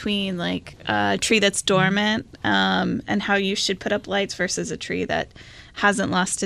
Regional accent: Phoenix, Arizona, United States; When I grew up in Phoenix, there was less attention towards knowing the names of our trees, planting the trees.

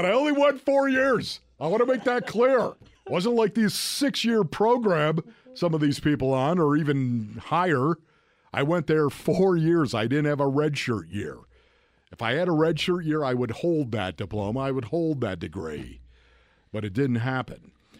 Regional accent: Buffalo, New York, United States; Growing up in Buffalo, New York, you got to be kidding me. All the humidity up there coming right off the lake, Lake Erie.

